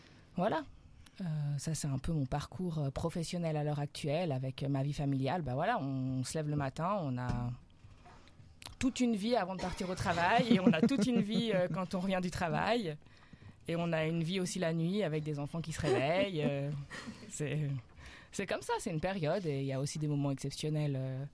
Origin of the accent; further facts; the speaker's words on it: Thonon-les-Bains, Auvergne-Rhône-Alpes, France; J'ai grandi à Thonon-les-Bains, donc c'est pas très loin.